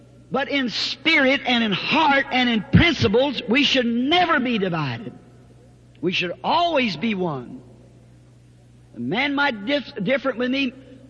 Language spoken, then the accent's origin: English; the South, United States; I'm a Southerner.